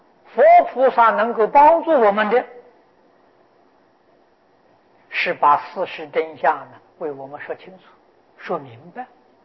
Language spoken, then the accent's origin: Chinese; China; 大家都猜不懂，就是我们中国人的名字最长4个字复姓的